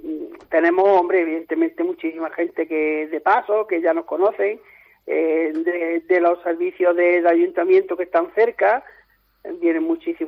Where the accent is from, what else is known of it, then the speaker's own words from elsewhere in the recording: Granada, Andalusia, Spain; Nosotros somos de Granada